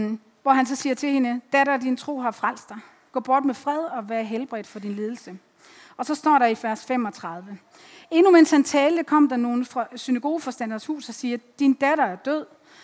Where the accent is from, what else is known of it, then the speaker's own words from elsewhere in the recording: Aalborg, North Denmark Region, Denmark; Jeg kommer fra Aalborg